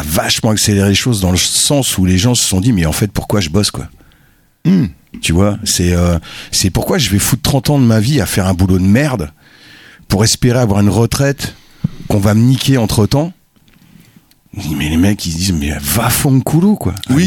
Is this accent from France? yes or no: no; Belgium; Bah, en Belgique.